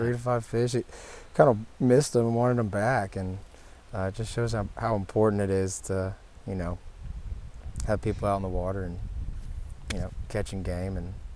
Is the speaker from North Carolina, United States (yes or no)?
no; Galveston, Texas, United States; growing up in West Bay and Galveston, all the fishing we do is close to Texas Parks and Wildlife has the Dana Cove area right there near like Lake Como.